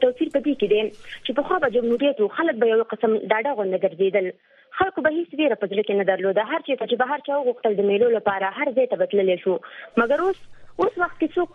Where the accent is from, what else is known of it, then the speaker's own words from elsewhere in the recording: Kunar, Afghanistan; زه د افغانستان نه یم د کونړ ولایت څخه.